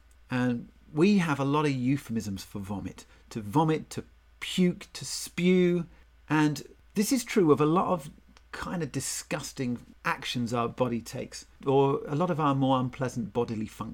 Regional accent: United Kingdom; And growing up in Britain, I learned the ring a ring of roses, a pocket full of posies, a tissue, we all fall down.

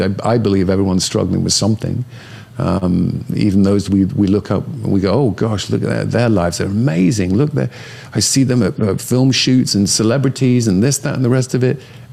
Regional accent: England, United Kingdom; growing up in Northern England where I grew up

